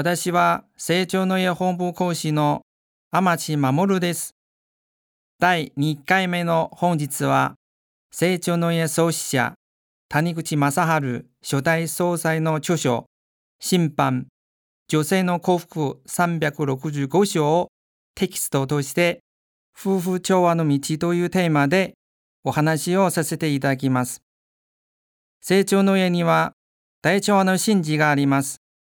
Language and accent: Japanese; China; Japanese is a second language; also born or lived in Beijing; 私は中国で生まれ育ち、北京で学生生活をしていましたが、